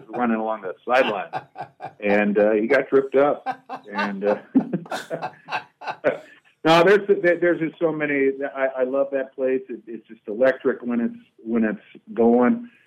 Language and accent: English; Corvallis, Oregon, United States; Well, the answer to your question is I grew up in Corvallis, Oregon, and Gil Coliseum was basically our heaven.